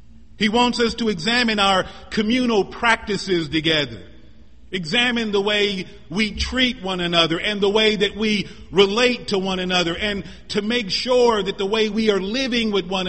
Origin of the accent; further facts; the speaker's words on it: Missouri, United States; he was a senator from my home state of Missouri. And not only was he from my home state of Missouri, but he was also from my hometown